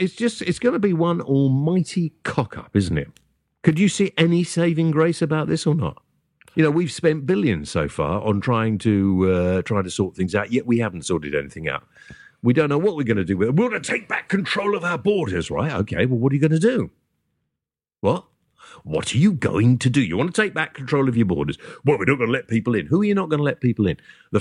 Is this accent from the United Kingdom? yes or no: yes; Wales, United Kingdom; as a Welshman, my mother was born in Rumney in the Valleys.